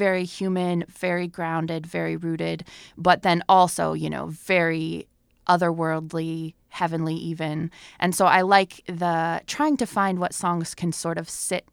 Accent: Duluth, Minnesota, United States; also born or lived in Madison, Wisconsin; I grew up here in Duluth, and then I lived in Madison, Wisconsin for a long time

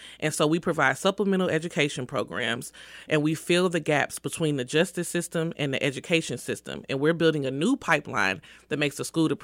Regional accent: St. Louis, Missouri, United States; now in Kansas City, United States; I'm from St. Louis, Missouri, so I've been in Kansas City for 6 years, but St. Louis is my home

